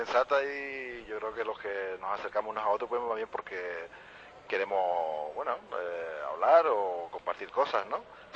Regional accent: Canary Islands, Spain; Dicen que el acento argentino y el canario se parece, pero yo creo que no tanto. Yo soy canario y … de Manga Verde.

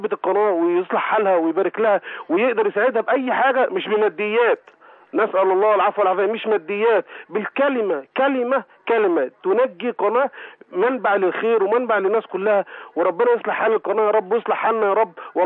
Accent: Egypt; ربنا جاب لنا احنا كمصريين اختبار لينا

